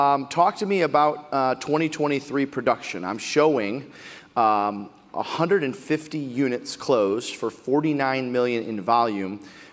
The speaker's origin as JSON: {"language": "English", "town": "Detroit", "region": "Michigan", "country": "United States", "tie": "born or raised there", "said": "Which is fascinating to me because, first of all, I grew up in Detroit."}